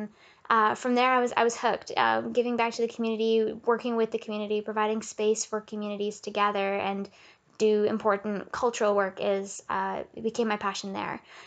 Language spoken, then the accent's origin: English; Smithers, British Columbia, Canada; I went home for a summer to my hometown, which is Smithers, BC